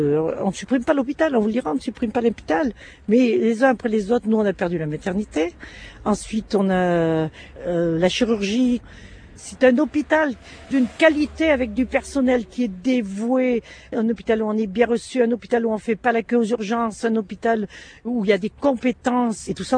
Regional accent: Landogne, Auvergne-Rhône-Alpes, France; born there; Moi, je suis pas née à Ambert. Je suis née à Ricombraille. Je suis née à Landogne.

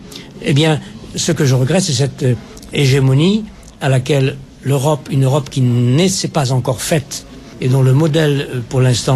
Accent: Algeria; Puis je ne suis pas seulement Européen, je suis Africain. Hein. Je suis Algérien d'origine.

